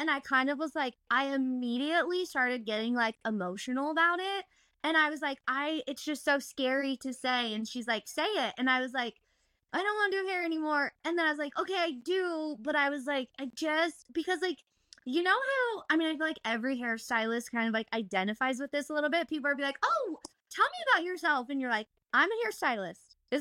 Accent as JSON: {"language": "English", "region": "Utah", "country": "United States", "tie": "born or raised there", "said": "I was born and raised in Utah, which has been so fun."}